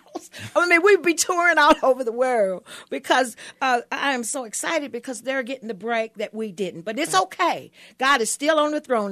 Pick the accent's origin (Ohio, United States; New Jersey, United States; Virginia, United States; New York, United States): Virginia, United States; I was brought up also. I'm from Virginia.